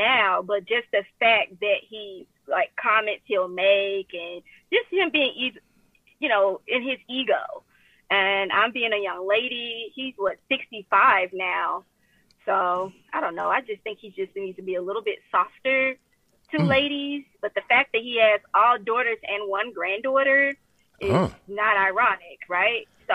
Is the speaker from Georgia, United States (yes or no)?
yes; Atlanta, Georgia, United States; But I'm also originally from Atlanta, Georgia. So I am a little transplant here.